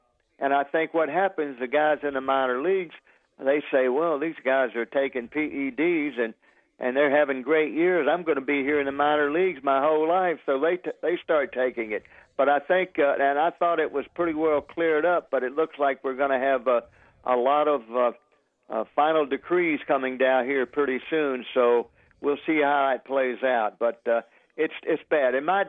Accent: Little Rock, Arkansas, United States; It's who you are, and I always say, look, I'm from Little Rock, Arkansas, and proud of it.

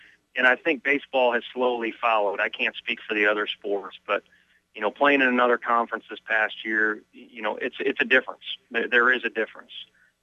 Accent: St. Louis, Missouri, United States; someone who was born and raised in St. Louis

